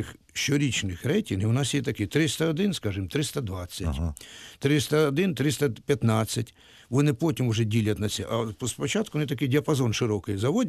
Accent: Myrhorod, Poltava Oblast, Ukraine; born there; я народився в Мироді, на Полтавщині, закінчив технікум

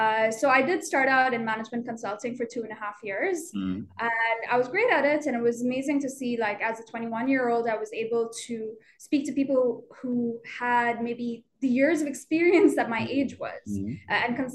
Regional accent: Bahrain; So I've been born and raised in Bahrain, which is mm-hmm. in the Middle East, for those who aren't aware. We're a small island country

